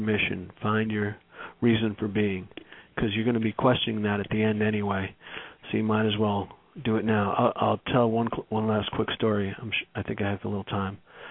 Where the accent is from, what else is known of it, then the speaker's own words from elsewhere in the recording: New York, United States; My freshman year at University of Massachusetts, I'm from New York, so it's a state school in Massachusetts.